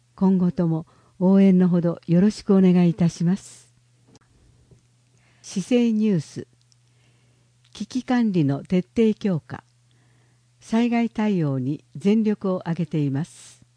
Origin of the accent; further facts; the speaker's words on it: Dazaifu, Fukuoka, Japan; 私は太宰府市で生まれ育ちました。私は地域の学校には通っていなかったため、太宰府市の方々と関わる機会がなかなかありませんでした。